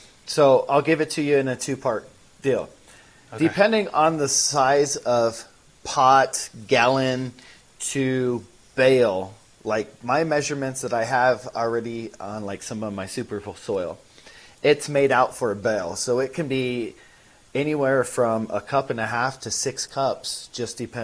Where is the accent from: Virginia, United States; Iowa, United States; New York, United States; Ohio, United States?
Iowa, United States; growing up in Iowa, around farmers, trying to learn, you know, understand cultivation.